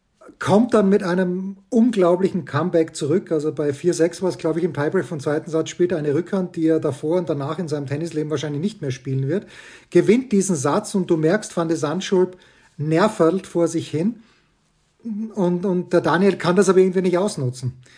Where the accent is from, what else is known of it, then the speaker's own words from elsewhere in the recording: Austria; ich bin Österreicher.